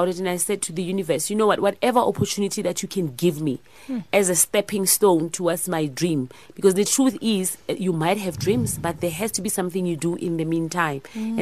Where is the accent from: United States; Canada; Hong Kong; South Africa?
South Africa; Pretoria, Gauteng; I'm the humble daughter of the soil. I was raised in Pretoria in Soshanguve. I come from a family of seven.